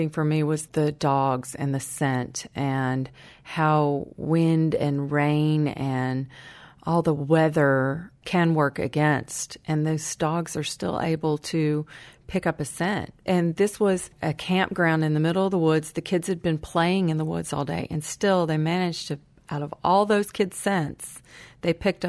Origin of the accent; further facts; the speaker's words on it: Kingsport, Tennessee, United States; I actually grew up in Tennessee. Yeah, I grew up in Kingsport. My parents still live there.